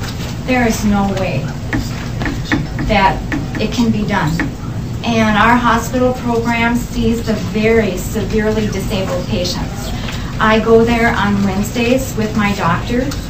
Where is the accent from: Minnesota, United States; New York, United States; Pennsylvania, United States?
Minnesota, United States; Fergus Falls; I am from Fergus Falls, Minnesota.